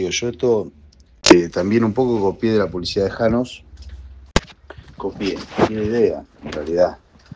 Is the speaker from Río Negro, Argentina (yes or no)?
no; Juárez, Buenos Aires, Argentina; Justo la pierna la tengo de vuelta acá en Juárez, en mi pueblo